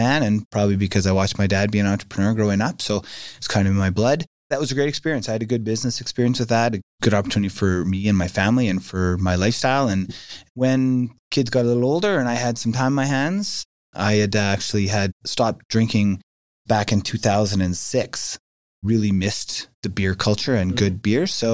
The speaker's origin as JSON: {"language": "English", "region": "Saskatchewan", "country": "Canada", "tie": "born or raised there", "lives_now": "Calgary, Canada", "said": "Well, I grew up in Saskatchewan."}